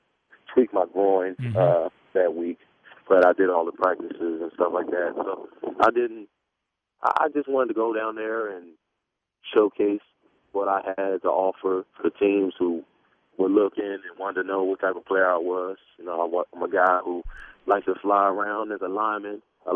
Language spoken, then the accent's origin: English; Philadelphia, Pennsylvania, United States; And, you know, the great area is a little different from where I grew up at in Philly.